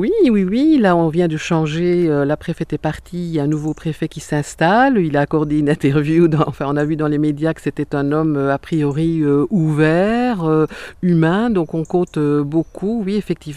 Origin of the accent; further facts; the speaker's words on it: Belgium; now in France; Déjà, je suis belge, ça doit sentir à l'accent. Moi, je vis en France. Je me sens ni belge ni française.